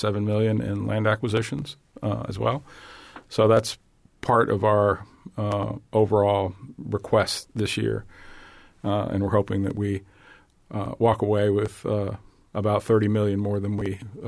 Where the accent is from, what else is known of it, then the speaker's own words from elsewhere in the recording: Hialeah, Florida, United States; And I'm from South Florida.